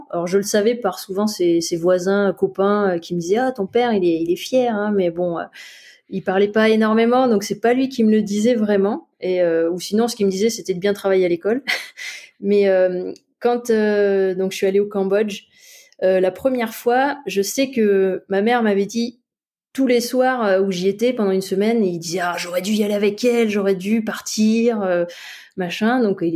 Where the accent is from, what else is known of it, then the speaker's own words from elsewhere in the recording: France; Alors après, ouais, j'ai grandi en France, hein, donc c'est délicat.